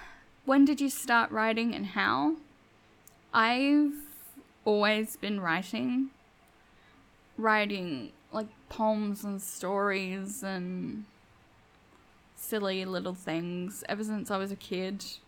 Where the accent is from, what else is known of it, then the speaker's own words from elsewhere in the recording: Australia; I'm Australian.